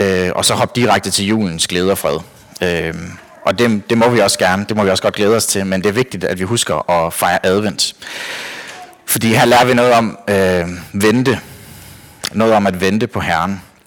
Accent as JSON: {"language": "Danish", "town": "Store Astrup", "region": "Central Denmark Region", "country": "Denmark", "tie": "born or raised there", "said": "Jeg er kommet i St. Astrup LMU i rigtig mange år, for det er derude, hvor jeg er vokset op."}